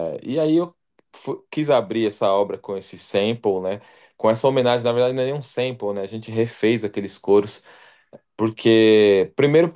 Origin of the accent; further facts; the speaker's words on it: Ijaci, Minas Gerais, Brazil; also born or lived in São Paulo; tem a coisa de eu ter crescido em Minas também. Nasci em São Paulo, mas com 11 anos fui para Minas, para o interior de Minas, uma cidade chamada Ijaci. Fiquei ali até os 18